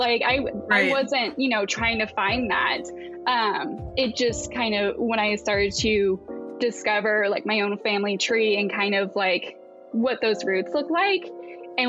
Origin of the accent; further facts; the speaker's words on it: Asheville, North Carolina, United States; I was born very close in South Carolina, but growing up, like, we moved around a lot. Mm-hmm. And so, we moved to the Asheville area in 1998.